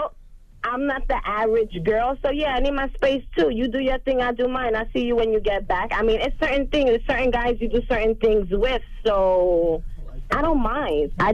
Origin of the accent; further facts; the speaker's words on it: Miami, Florida, United States; also born or lived in New York; I'm from Miami, but I'm also from New York